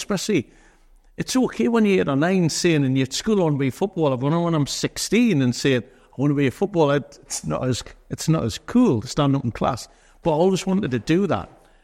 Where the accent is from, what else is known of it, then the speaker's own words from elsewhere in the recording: Gateshead, North East England, United Kingdom; accent: Geordie; now in Sunderland, United Kingdom; Geordie come in, So Gateshead, even though I live in Sunderland now.